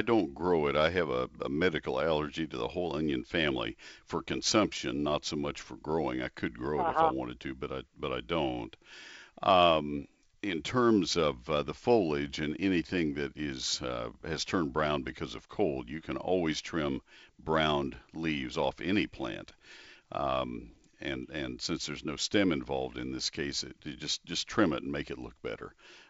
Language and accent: English; College Station, Texas, United States; I grew up in College Station, and I can remember several cold spells that would have been extreme enough to kill olive trees.